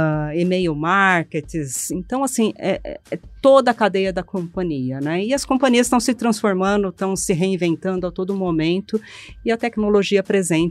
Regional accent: Guarulhos, São Paulo, Brazil; Eu nasci em Guarulhos, cresci em Guarulhos.

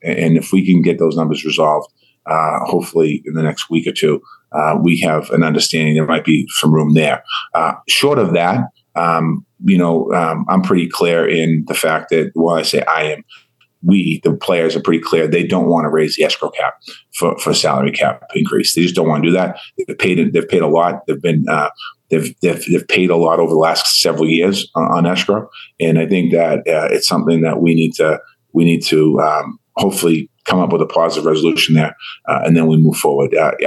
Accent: Boston, Massachusetts, United States; It's my hometown where I'm from.

